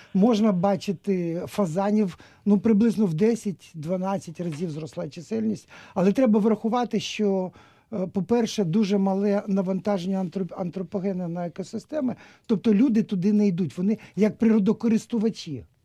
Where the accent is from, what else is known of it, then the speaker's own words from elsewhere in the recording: Kyiv, Ukraine; але загалом я киянин.